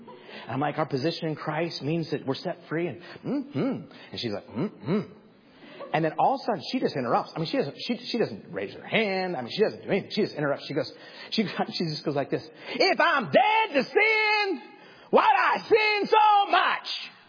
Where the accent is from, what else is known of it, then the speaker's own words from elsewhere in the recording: Twin Falls, Idaho, United States; Well, I grew up in Twin Falls, Idaho. We had a Volkswagen Bug. We'd drive to Boise, Idaho.